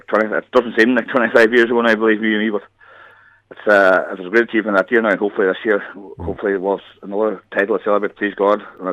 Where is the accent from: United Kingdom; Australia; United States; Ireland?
Ireland; Letterkenny, County Donegal; moved away; Now, look, I'm only a blow-in down here now. And I'm originally from Letterkenny, but I come down here in the late 90s, like.